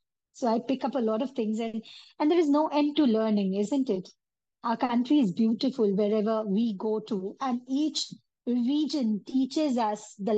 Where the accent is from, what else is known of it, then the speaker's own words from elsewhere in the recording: West Bengal, India; Like, I come from Bengal.